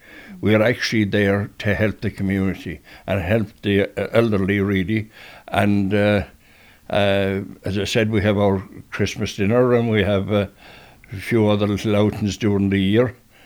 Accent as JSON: {"language": "English", "town": "Ballyheigue", "region": "Munster", "country": "Ireland", "also_born_or_lived": "Dublin / Naas", "moved": "yes", "lives_now": "Ballybunion, Ireland", "said": "I left Ballyhigh in 63 and went to Dublin, and then got married and lived in Naas for 12 years. Oh. And in 78, I got the opportunity. I got a job with Kerry County Council, and that's what brought us here."}